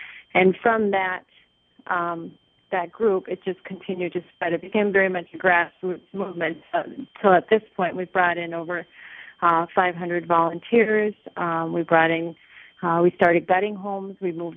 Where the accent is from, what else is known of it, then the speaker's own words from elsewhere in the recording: Minnesota, United States; Well, our concern, we're from Minnesota.